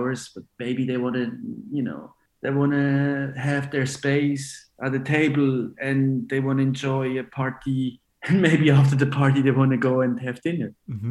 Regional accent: Switzerland; I'm born and raised in Switzerland, but, you know, I'm Italian, but born and raised in Switzerland.

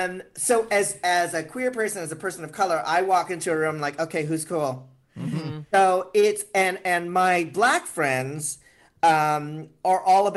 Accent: San Francisco, California, United States; I grew up in San Francisco. I was bused.

